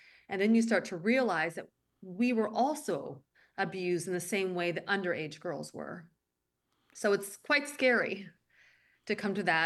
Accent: Belgium; I grew up in Belgium. Well, my high school years were in Belgium.

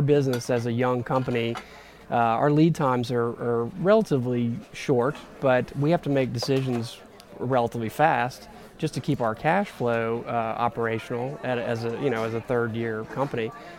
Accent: New Orleans, Louisiana, United States; I was born and raised in New Orleans. I'm going to stay here.

